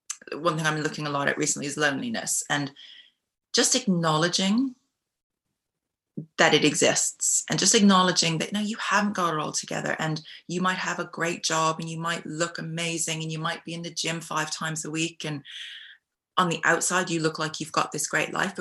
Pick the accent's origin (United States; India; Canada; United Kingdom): Canada; moved away; I'm Canadian, and we're just known to be these people who, like, we really look out for community.